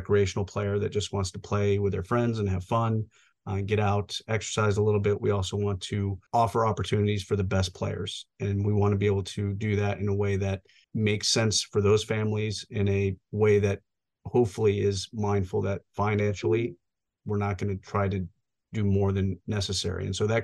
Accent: Des Moines, Iowa, United States; I grew up again in Des Moines, Iowa, played soccer throughout my youth, played high school locally

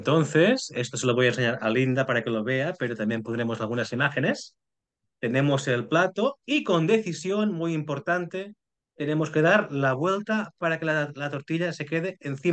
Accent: Catalonia, Spain; como soy catalán

